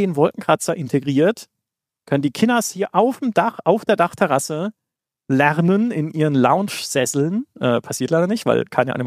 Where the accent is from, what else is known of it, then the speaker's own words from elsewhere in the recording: Karlsruhe, Baden-Württemberg, Germany; ich komme aus Karlsruhe. Karlsruhe hat eine große Raffinerie.